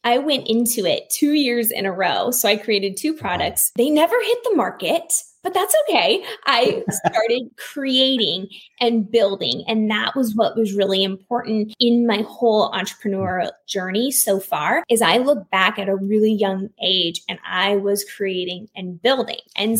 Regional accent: Iowa, United States; now in Arizona, United States; So I'm originally from Iowa and I live in Arizona now

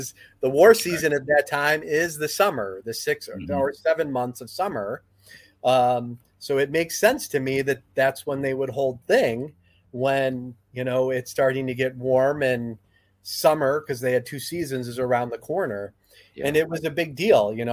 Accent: United States; I'm an American, but my ancestors, my grandpa, my grandma, that generation moved here. They were born in Germany. They moved here.

